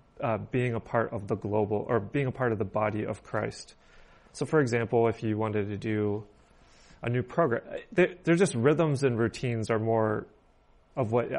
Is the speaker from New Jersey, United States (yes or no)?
no; Pennsylvania, United States; being from growing up in Western PA, I was a bit able to see these paradoxes more where I can't see them as closely when I grew up in Pennsylvania.